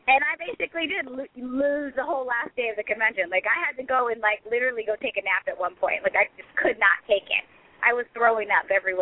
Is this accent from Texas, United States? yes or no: yes; Dallas, Texas, United States; also born or lived in Odessa; I'm from Dallas. I'm from Odessa, Texas, but I grew up in Dallas, so kind of a different area of Texas.